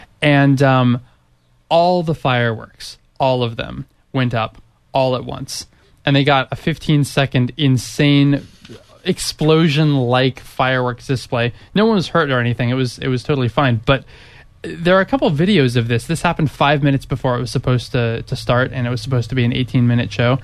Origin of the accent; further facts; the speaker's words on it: San Diego, California, United States; So I was up here. I didn't see fireworks, but I'm from San Diego